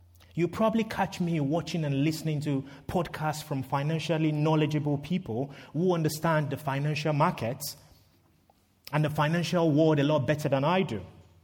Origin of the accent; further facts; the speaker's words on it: Ilorin, Kwara, Nigeria; See, he bought a piece of land in my hometown of Ilorin back in the 80s and saved up brick by brick to build the family home.